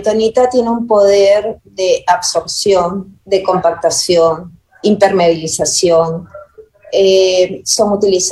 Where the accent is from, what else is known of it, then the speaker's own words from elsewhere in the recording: Peru; now in Temperley, Argentina; en la ciudad donde yo vivo en Temperlé, y bueno, hace 2 años, cuando menciono que soy peruana